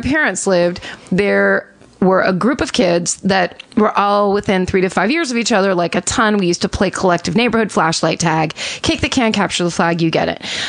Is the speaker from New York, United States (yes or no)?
no; Lititz, Pennsylvania, United States; So here's my hometown murder. I grew up in Lititz, Pennsylvania, no where way. Nothing but chocolate and pretzels happen.